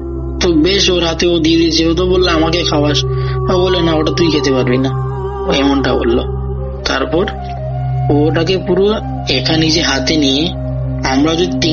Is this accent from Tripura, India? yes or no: yes; Tripura, India; now in Kolkata, India; আমার বাড়ি ত্রিপুরাতে, কিন্তু বর্তমানে কর্মরতরে আমি কলকাতাতেই থাকছি।